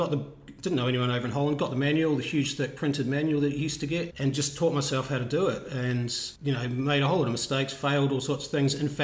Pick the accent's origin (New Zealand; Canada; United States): New Zealand; I grew up in New Zealand.